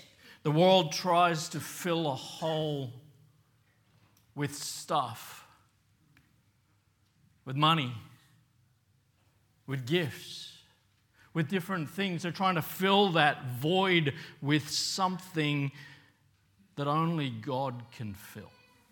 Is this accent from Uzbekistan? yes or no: no; Papua New Guinea; I remember as a kid growing up in Papua New Guinea, Christmas wasn't really a thing.